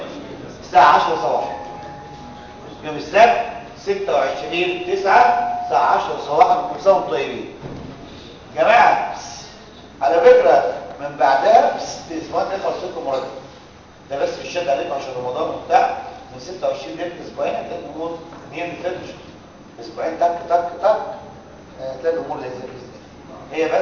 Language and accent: Arabic; Egypt; اللي موجود عندنا في مصر